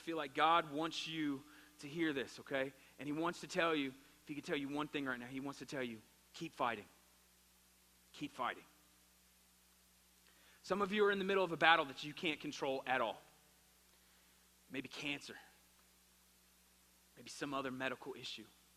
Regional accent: Florida, United States; I'm a Florida State Seminoles fan. I'm from Florida.

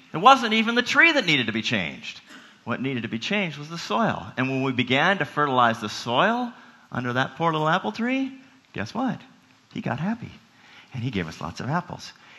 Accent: Seattle, Washington, United States; Growing up in Seattle, we had a couple apple trees in our backyard in two different locations in our backyard.

